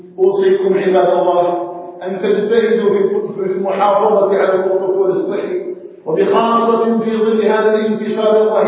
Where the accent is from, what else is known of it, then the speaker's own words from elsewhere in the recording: Algeria; اللهم اجعل بلادنا الجزائر آمنا مطمئنا